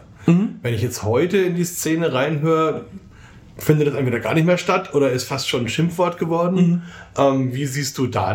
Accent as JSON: {"language": "German", "town": "Bamberg", "region": "Bavaria", "country": "Germany", "tie": "born or raised there", "said": "Heute sind wir endlich mal wieder in meiner Heimatstadt in Bamberg"}